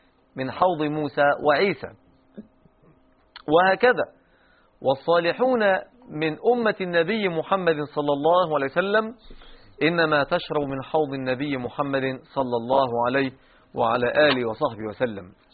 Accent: Egypt; الذي نسميه عندنا في مصر لودان

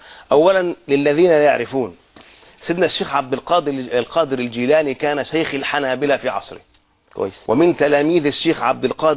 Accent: Alexandria, Alexandria Governorate, Egypt; عندنا في الإسكندرية مثلا أكبر زاوية

